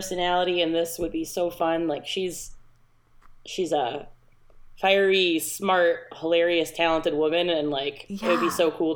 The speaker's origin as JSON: {"language": "English", "region": "New Hampshire", "country": "United States", "tie": "born or raised there", "said": "going to that show in New Hampshire, meeting you and seeing those bands in my home state"}